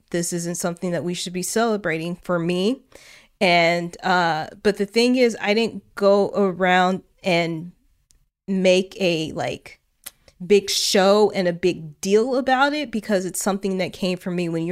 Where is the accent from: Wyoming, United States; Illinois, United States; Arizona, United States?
Illinois, United States; I grew up in Illinois, deeply blue state, and was taught from a young age being raised in a state that was part of the union